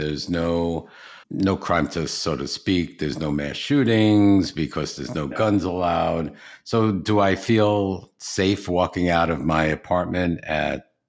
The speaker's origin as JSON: {"language": "English", "region": "New York", "country": "United States", "tie": "born or raised there", "said": "It sounds just like my hometown of New York."}